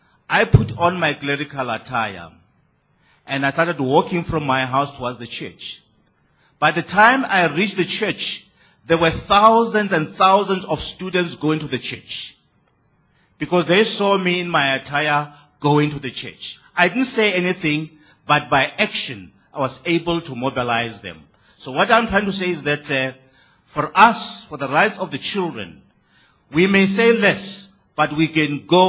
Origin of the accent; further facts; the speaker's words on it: South Africa; I come from South Africa.